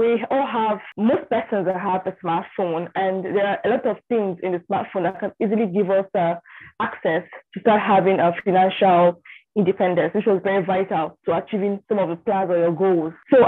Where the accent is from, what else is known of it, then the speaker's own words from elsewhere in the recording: Nigeria; I'm from Nigeria.